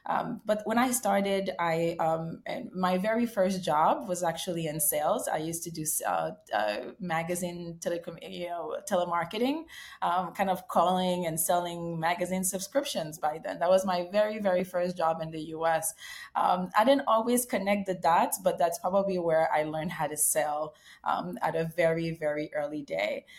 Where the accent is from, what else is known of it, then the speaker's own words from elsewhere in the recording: Haiti; now in United States; So I was born and raised in Haiti